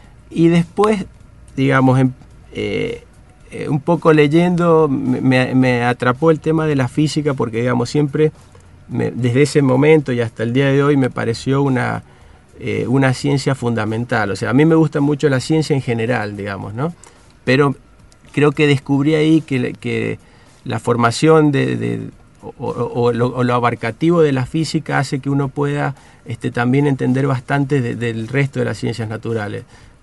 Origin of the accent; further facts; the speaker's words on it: Guaymallén, Mendoza, Argentina; also born or lived in Godoy Cruz; nací en Godoy Cruz, como gran parte de los mendocinos que somos por ahí cerca de la capital, nacemos en el Hospital Español y después me crié en Guaymallén.